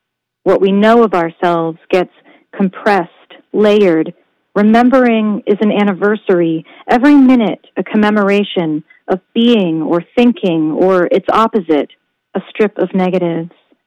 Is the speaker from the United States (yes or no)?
yes; Ohio, United States; It is very strange to hear things like widespread or patchy smoke from a weather forecast, living in central Ohio, I have to say.